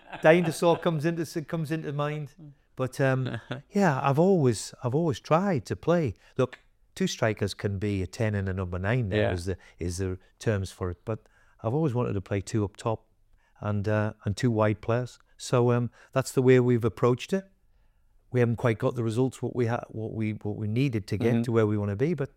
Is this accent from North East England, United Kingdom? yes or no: yes; Newcastle, North East England, United Kingdom; I'm from Newcastle. So the thought of being able to manage Newcastle is every Geordie's dream, isn't it?